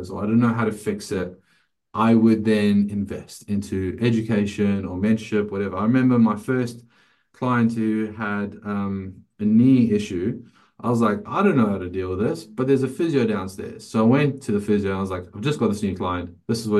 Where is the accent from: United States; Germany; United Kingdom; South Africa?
South Africa; As a 19, 20-year-old trainer, that was like, as a South African, that's more money than I've ever heard in my life.